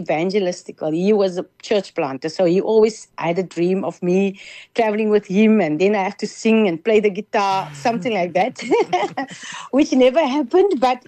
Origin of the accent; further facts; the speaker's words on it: George, Western Cape, South Africa; I was born and bred in George. That's in Garden Route. When I got married, the age of 24, I got married to a Capetonian